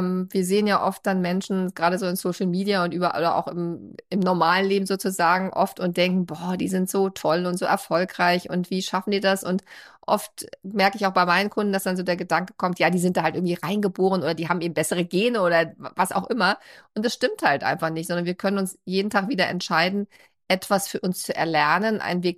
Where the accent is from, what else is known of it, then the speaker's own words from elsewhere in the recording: Berlin, Germany; born there; Und ich bin ja auch eine Berlinerin. Ich bin tatsächlich in Berlin gezeugt und auch hier geboren.